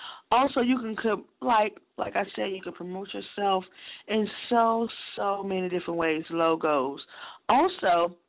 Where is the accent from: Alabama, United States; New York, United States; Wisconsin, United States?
Alabama, United States; Mobile; say I'm here in my hometown, Mobile